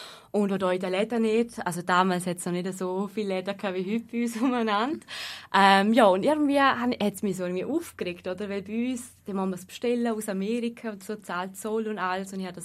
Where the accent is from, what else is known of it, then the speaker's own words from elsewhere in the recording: Liechtenstein; ich komme aus dem Liechtenstein